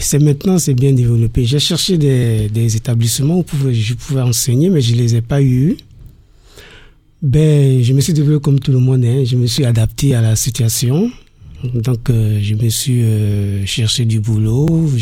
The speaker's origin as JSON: {"language": "French", "country": "Côte d’Ivoire", "moved": "as an adult", "lives_now": "France", "said": "je suis originaire de la Côte d'Ivoire."}